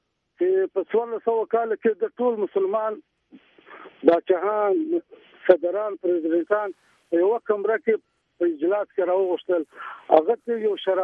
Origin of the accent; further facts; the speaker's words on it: Zhob, Balochistan, Pakistan; now in Dubai, United Arab Emirates; دا ومنه زه د ژوب اوسېدونکی یم، دلته له ما سره په دوبۍ کښې د پښتونخوا خلک هم شته.